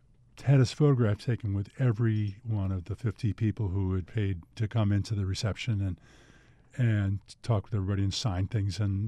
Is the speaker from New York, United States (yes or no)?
yes; Elmira, New York, United States; No, I was raised in Elmira, New York, where he worked for Westinghouse.